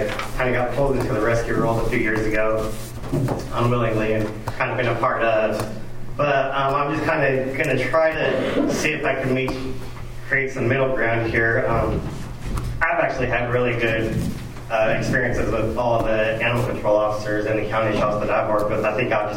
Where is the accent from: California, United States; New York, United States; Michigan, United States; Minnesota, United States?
California, United States; Bakersfield; Actually, born and raised in Bakersfield, grew up my whole life.